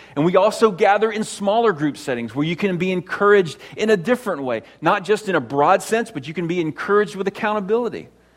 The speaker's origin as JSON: {"language": "English", "country": "United States", "said": "I should have that right as an American."}